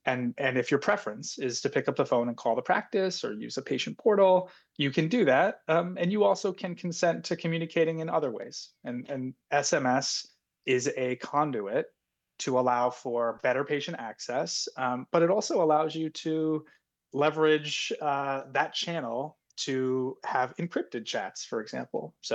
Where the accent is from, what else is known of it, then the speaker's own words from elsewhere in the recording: Vermont, United States; Vermont is near and dear to me. I grew up here.